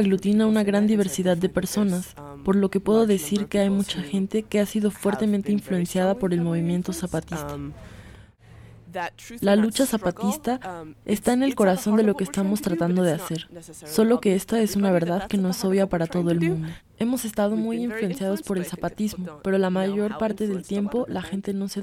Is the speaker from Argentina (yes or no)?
no; United States; soy de los Estados Unidos.